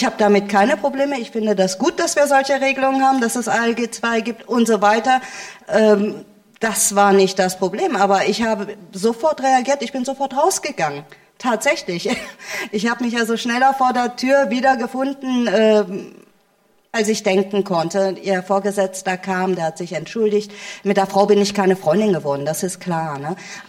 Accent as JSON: {"language": "German", "country": "Germany", "said": "Also ich bin Deutsche. Ich bin Deutsche mit noch einem Pass. Also ich bin binational und ich bin auch bikulturell. Aber ich bin Deutsche und ich möchte mich zu diesem Land zugehörig fühlen."}